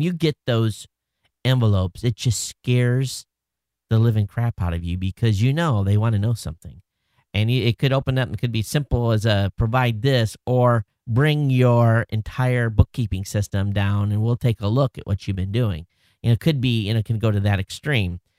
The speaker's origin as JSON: {"language": "English", "region": "Michigan", "country": "United States", "tie": "born or raised there", "said": "I grew up in Michigan. I know our school didn't have a basement, but you would think right there, you know, you're in tornado country."}